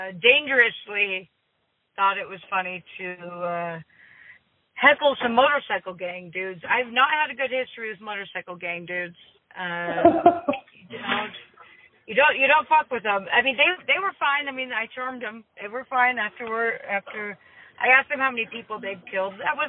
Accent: Oregon, United States; also born or lived in Los Angeles; now in Colorado, United States; Like, so I'm from Oregon, then lived in L.A. for a long time. Now I live in the middle. I live in the absolute middle of nowhere, Colorado.

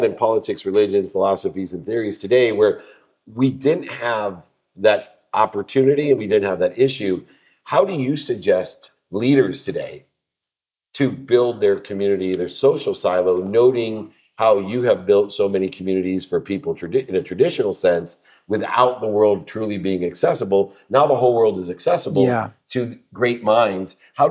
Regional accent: Akron, Ohio, United States; Because I think about growing up in Akron, Ohio, and in Fairlawn, a specific county of Akron, Ohio.

